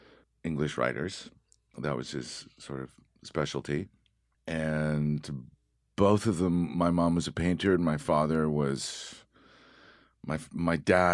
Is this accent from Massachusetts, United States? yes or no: yes; Haverhill, Massachusetts, United States; born there; New England. I was born in Massachusetts. I was born in Haverhill, Massachusetts, in Hale Hospital